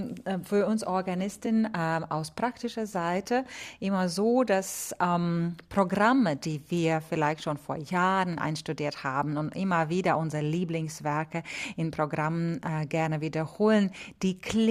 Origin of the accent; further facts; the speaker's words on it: Riga, Latvia; now in Hamburg, Germany; großer Walker Orgel in Riga Dom in meiner Heimat.